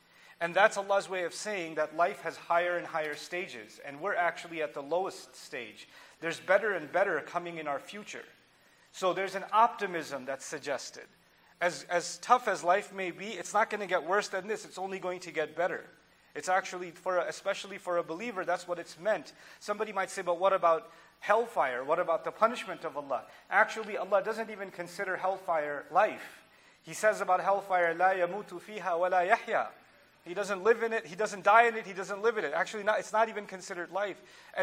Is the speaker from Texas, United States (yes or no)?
yes; Dallas, Texas, United States; I come from Dallas. There's nothing to look at, you know.